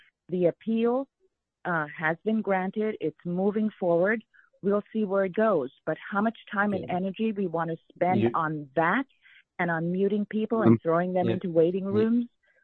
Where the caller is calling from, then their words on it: New York, United States; I'm calling from New York.